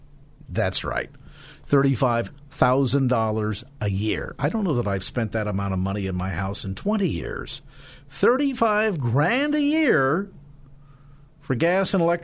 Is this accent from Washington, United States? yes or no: no; California, United States; and I say this as a Californian